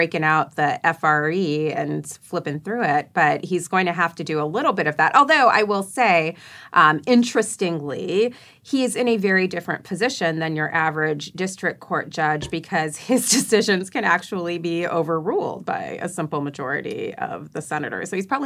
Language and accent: English; California, United States; now in New York City, United States; because I am from California, where not a lot of people had second homes. But here in New York City, I think everybody has a second home.